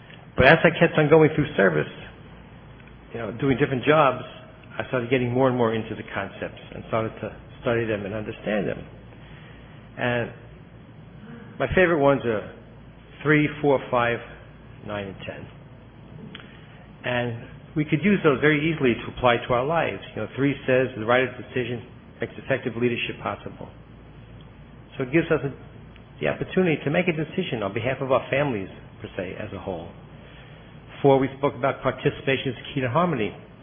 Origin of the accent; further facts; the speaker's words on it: Coral Springs, Florida, United States; I'm up here from Coral Springs, Florida.